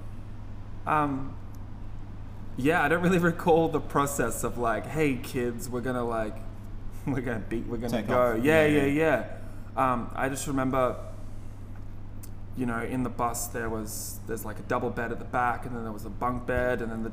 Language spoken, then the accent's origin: English; Boreen Point, Queensland, Australia; moved away as an adult; now in London, United Kingdom; So I'm from Boreen Point.